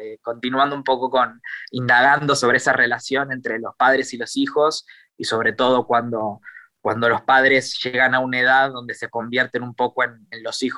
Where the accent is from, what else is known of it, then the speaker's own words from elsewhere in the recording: Ramos Mejía, Buenos Aires Province, Argentina; volvíamos a casa en Ramos Mejía, de donde soy yo